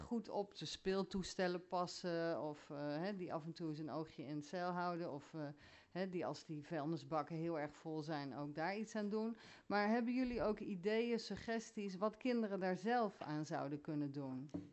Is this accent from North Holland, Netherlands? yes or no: no; Heteren, Gelderland, Netherlands; Ik kom uit Heteren, ik woon in Heteren.